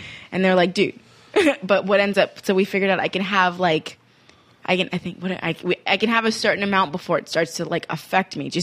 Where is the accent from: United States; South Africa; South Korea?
South Africa; moved away; I grew up in South Africa, mangoes and papayas and kiwis. And so by the time I came here, apples and oranges, I was like, really?